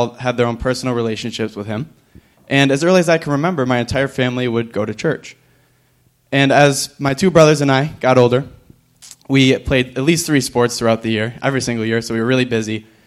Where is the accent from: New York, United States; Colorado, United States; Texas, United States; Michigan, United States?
New York, United States; I'm from the Thousand Islands area, so it's pretty far.